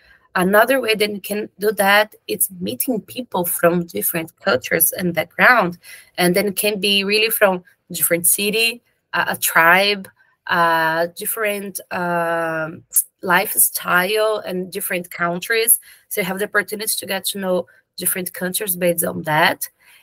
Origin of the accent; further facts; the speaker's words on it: Brazil; English is a second language; I'm a psychologist from Brazil.